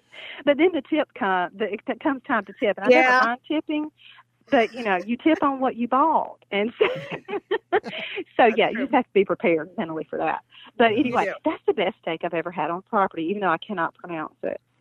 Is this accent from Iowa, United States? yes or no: no; South Carolina, United States; Like I said, I'm originally from South Carolina.